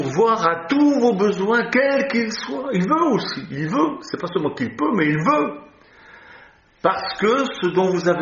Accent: Switzerland; j'étais sous les drapeaux au service militaire en Suisse. J'ai fait l'armée en Suisse. Parce que je suis suisse.

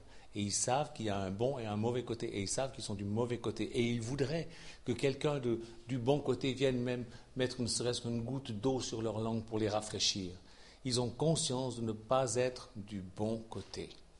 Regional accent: Switzerland; Moi, je suis suisse encore.

